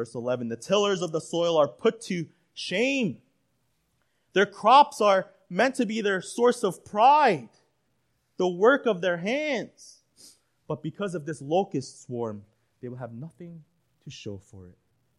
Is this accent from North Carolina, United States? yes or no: no; Staten Island, New York, United States; When September 11th happened, growing up in Staten Island, I still remember the panic in my high school.